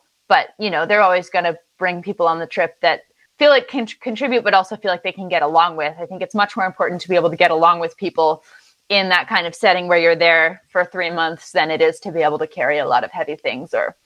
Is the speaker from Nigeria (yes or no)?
no; Virginia, United States; Yeah, so I'm from Virginia. I grew up in Southwest Virginia, really close to some of the caves there, actually.